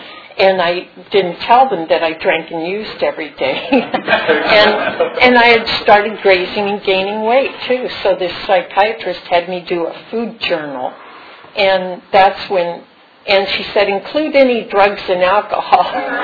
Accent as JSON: {"language": "English", "town": "Phoenix", "region": "Arizona", "country": "United States", "tie": "born or raised there", "also_born_or_lived": "San Francisco, United States / Lima, Peru", "said": "Well, I grew up in Phoenix. I went to grade school in Phoenix, and I went to junior high school in San Francisco. I went to high school in South America, in Lima, Peru."}